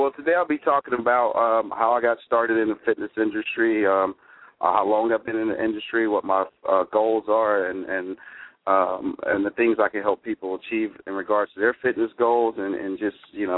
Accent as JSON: {"language": "English", "town": "Charlotte", "region": "North Carolina", "country": "United States", "tie": "born or raised there", "also_born_or_lived": "California", "said": "Well, I was born and raised here in Charlotte, North Carolina. Had a brief stay in California due to my competition days."}